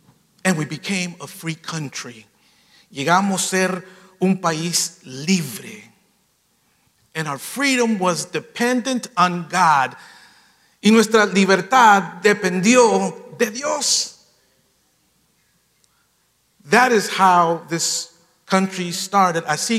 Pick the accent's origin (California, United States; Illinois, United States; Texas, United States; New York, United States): New York, United States; See, I'm from New York, so I like the sour, the hot mustard, like Coney Island hot dog, you know?